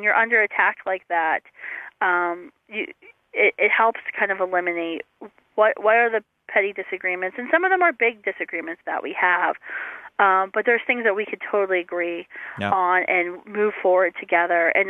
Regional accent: West Virginia, United States; I grew up in West Virginia, and, you know, some of the things they say about West Virginia are sometimes true.

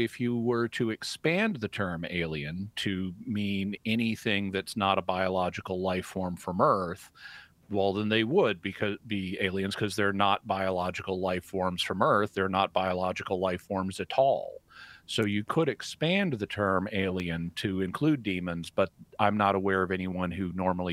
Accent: United States; So in England, I would be an alien because I'm from America.

